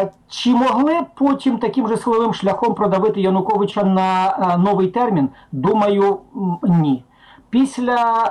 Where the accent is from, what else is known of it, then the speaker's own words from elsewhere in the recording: Donetsk, Donetsk Oblast, Ukraine; я з Донецька.